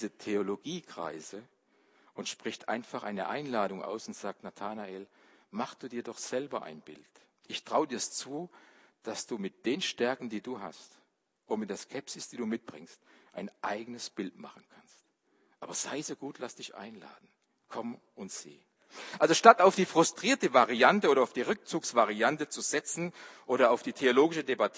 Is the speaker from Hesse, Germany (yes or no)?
no; Baden-Württemberg, Germany; Wenn ich das gehört habe als junger Mensch, da auf der Schwäbischen Alb, wo ich groß geworden bin